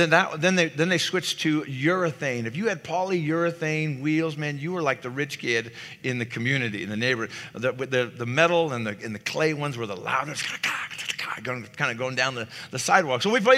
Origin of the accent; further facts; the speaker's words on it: Sunland, California, United States; I grew up in Southern California, in, to be specific, Sunland, California, the motherland.